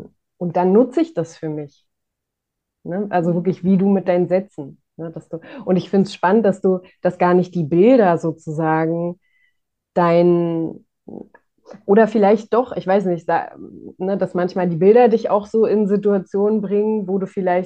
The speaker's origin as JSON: {"language": "German", "region": "East Germany", "country": "Germany", "said": "ich komme auch aus der DDR"}